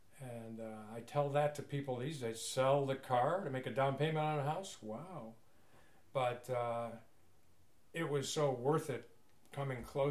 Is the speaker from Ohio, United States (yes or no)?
yes; Cleveland Heights, Ohio, United States; now in Mill Valley, United States; I grew up in Cleveland Heights, Ohio, where my wife Elizabeth and I met at Cleveland Heights High School